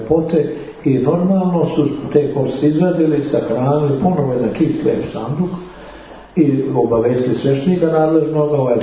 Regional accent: Serbia; mi smo brate iz Srbije. One države tamo na Balkanu u kojoj živi zakon i pravda.

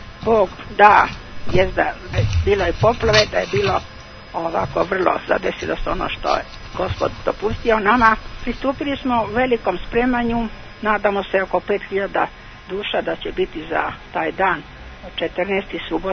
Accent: Belgrade, Serbia; ja sam dete iz Beograda

